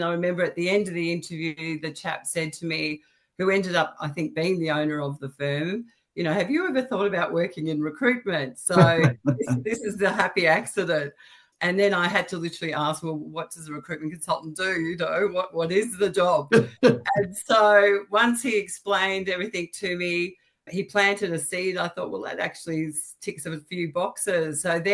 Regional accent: Sale, Victoria, Australia; I grew up in Gippsland. So I'm a country girl, originally from Sale.

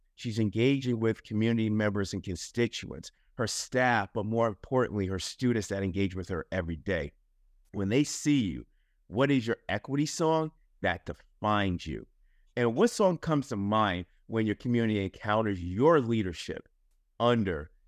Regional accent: East Coast, United States; You know, I'm from the East Coast. We say

